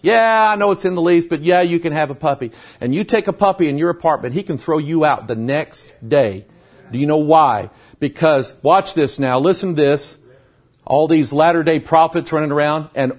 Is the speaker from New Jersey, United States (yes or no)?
no; Pine Bluff, Arkansas, United States; born there; I didn't realize that if I just go to Arkansas, I'm automatically smart. I kid you, I was born in Pine Bluff.